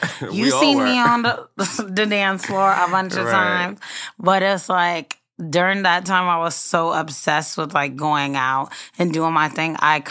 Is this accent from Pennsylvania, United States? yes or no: no; Mount Vernon, New York, United States; now in Brooklyn, United States; Well, I'm actually from Mount Vernon.